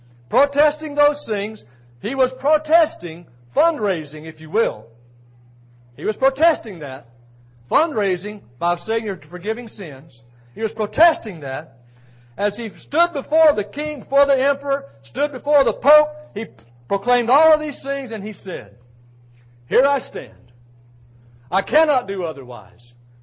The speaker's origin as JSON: {"language": "English", "country": "United States", "tie": "born or raised there", "said": "I'm glad I'm an American. I'm glad that I had this opportunity to be born and to be reared in a free country."}